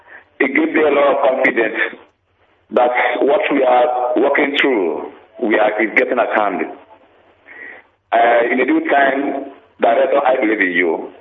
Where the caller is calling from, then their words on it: Port Harcourt, Rivers, Nigeria; I'm calling from River State, Port Harcourt.